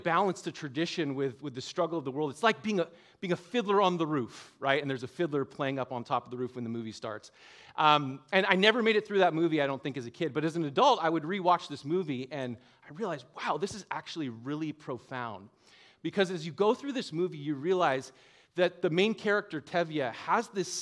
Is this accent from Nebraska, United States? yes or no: no; California, United States; also born or lived in Montreal, Canada; My parents divorced, my mother moved to the States, eventually ended up in Northern California. So I'm pretty much a native of this area. I grew up, from 8 years old onwards, I grew up in Northern California. But every summer I spent in Montreal.